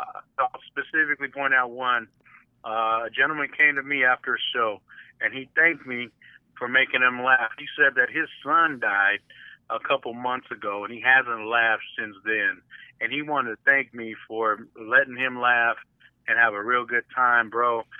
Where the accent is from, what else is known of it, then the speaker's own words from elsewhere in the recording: Sacramento, California, United States; I'm from originally from Sacramento. All my family's from there